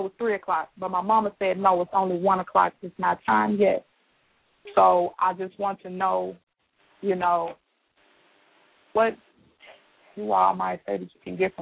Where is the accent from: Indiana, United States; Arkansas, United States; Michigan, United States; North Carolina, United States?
Arkansas, United States; Marianna; I'm from Arkansas. I'm from a little town in Arkansas called Marianna. It's about an hour from Memphis.